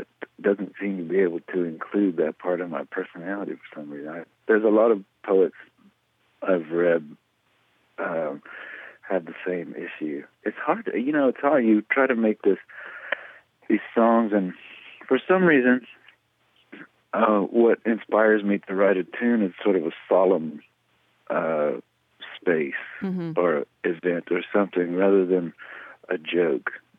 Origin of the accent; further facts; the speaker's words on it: Columbia, South Carolina, United States; It was in Columbia, South Carolina.